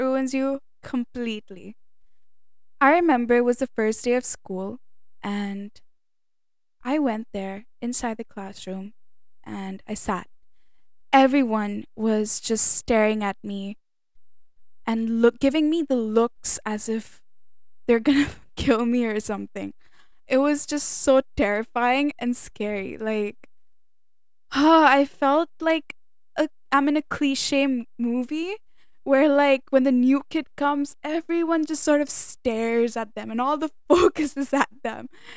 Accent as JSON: {"language": "English", "country": "India", "said": "Being an Indian"}